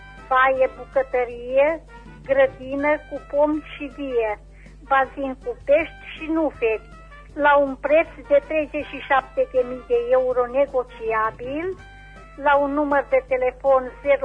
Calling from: Reșița, Caraș-Severin, Romania; sunt din Reșița

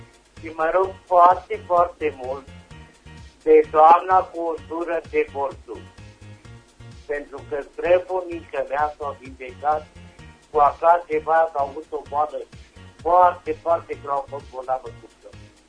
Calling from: Reșița, Caraș-Severin, Romania; din Reziță.

